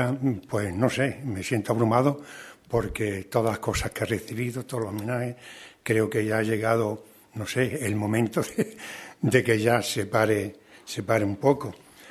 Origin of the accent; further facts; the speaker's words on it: Cáceres, Extremadura, Spain; yo solo he intentado hacer el bien por Cáceres, trabajar por mi tierra